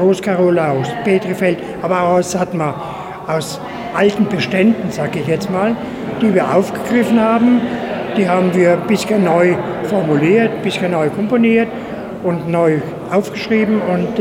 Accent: Bavaria, Germany; now in Satu Mare, Romania; Ich bin Deutscher, ich komme aus Unterfranken und ich komme aus der Nähe von Würzburg. Ich bezeichne mich immer als unterfränkischer Schwabe.

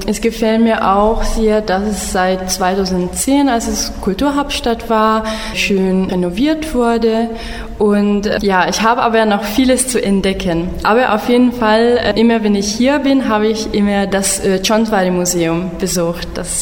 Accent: Budapest, Hungary; also born or lived in Tübingen; Ich bin dann in Budapest aufgewachsen und habe dann an der Corvinus-Universität und dann an der Andrássy-Universität in Budapest internationale Beziehungen studiert und auch Germanistik an der Károly-Uni.

